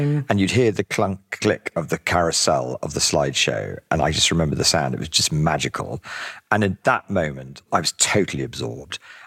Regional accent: Jersey; I grew up in Jersey in the Channel Islands, which was the most idyllic place

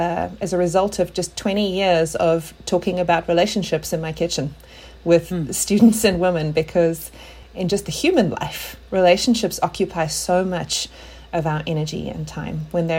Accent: South Africa; now in United States; I talk funny because I'm from South Africa. I've been in the States for about 16 years.

